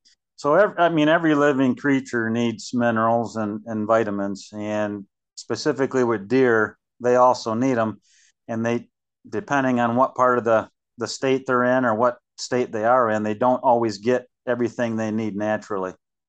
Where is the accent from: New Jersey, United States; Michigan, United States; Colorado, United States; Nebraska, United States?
Michigan, United States; Oh, yeah.